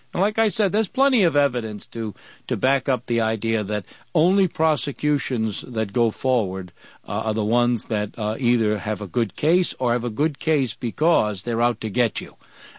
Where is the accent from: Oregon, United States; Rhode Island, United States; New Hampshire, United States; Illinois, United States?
Rhode Island, United States; Providence; in my hometown, when they went after the mayor, Buddy Cianci, who was mayor of Providence, Rhode Island